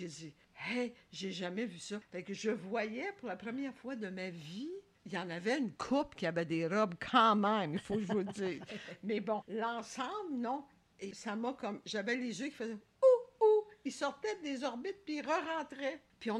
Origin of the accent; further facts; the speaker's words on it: Ottawa, Ontario, Canada; now in Montréal, Canada; je ne suis pas québécoise d'origine, je suis franco-ontarienne. Donc, je suis déménagée d'Ottawa à Montréal.